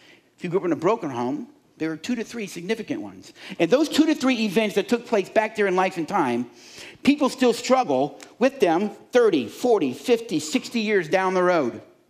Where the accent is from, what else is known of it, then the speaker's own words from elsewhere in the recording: Miami, Florida, United States; I was 7 years old, I think, 7 or 8, still in Miami. I was born in Miami.